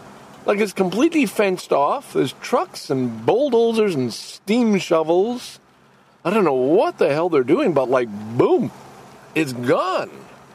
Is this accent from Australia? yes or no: no; Canada; This was just basically saying, hey, I'm Canadian, and it's a good thing to be Canadian sometimes, most of the time, in fact, all the time.